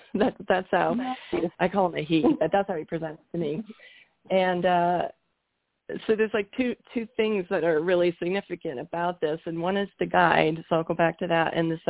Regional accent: Canada; I'm from Canada. We were living in Canada at the time.

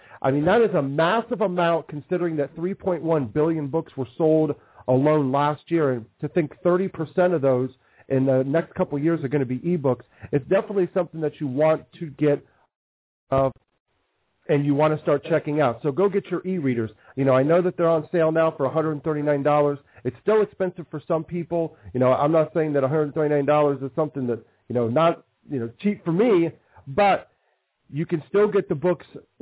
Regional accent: Columbus, Ohio, United States; And seeing as we're from Columbus, you know, we're kind of from the same place here in Ohio in the Midwest.

